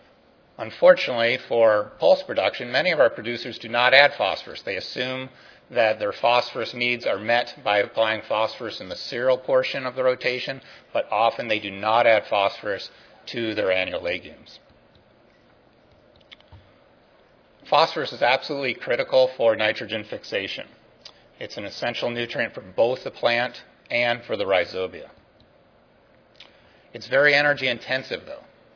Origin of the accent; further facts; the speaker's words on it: Montana, United States; I'm from Montana, southwest Montana